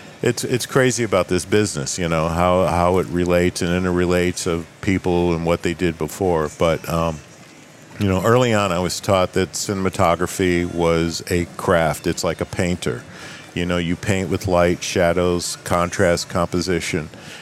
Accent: Dallas, Texas, United States; also born or lived in Chicago; But I was raised in Dallas.

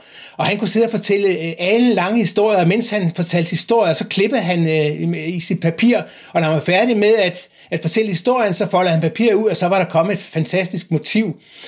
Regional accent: Tommerup, Region of Southern Denmark, Denmark; now in Bornholm, Denmark; den kommer jo faktisk fra Fyn, hvor jeg kommer jo oprindeligt fra Tommerup, og boet der, selvom jeg har boet på Bornholm mange år.

